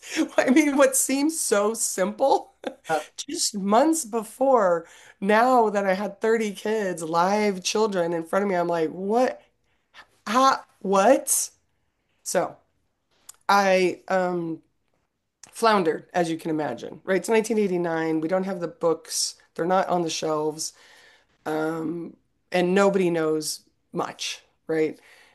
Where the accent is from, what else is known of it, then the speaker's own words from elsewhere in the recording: Tucson, Arizona, United States; I'm from Tucson, Arizona, but I ended up at Florida State University for my undergrad.